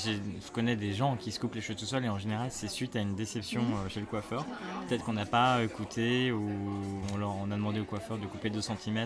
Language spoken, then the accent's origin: French; Pays de la Loire, France; Et moi, je suis natif des Pays de la Loire.